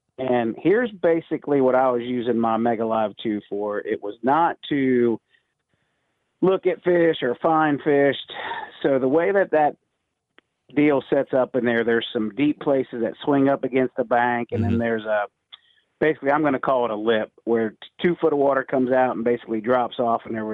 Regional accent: United States; it sets up to me like basically where I grew up on the Ohio River.

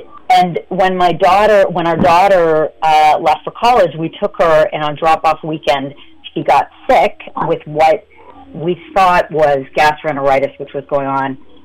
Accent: Kansas City, Missouri, United States; Danny was my little brother, and I grew up in Kansas City

